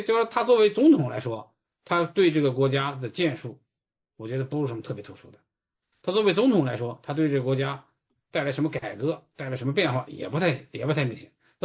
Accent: China; 我说我作为中国人，我跟你讲

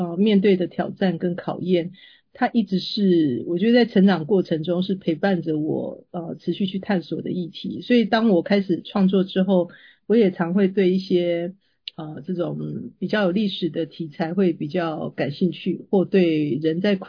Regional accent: southern Taiwan, Taiwan; 因为我从小是在台湾的南部长大，那我父亲刚好是也是49年从中国过海来台的老兵，然后妈妈是一个客家妇女

